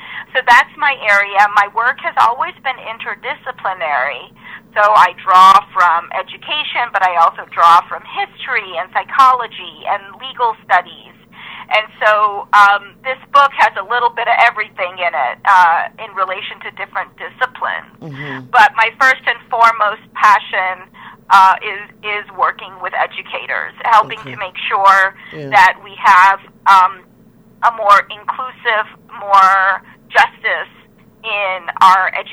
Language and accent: English; Atlanta, Georgia, United States; also born or lived in India; I identify as Indian American. I was born in India, raised in Atlanta, Georgia, with many of my summers being spent back in India with my grandparents and my cousins.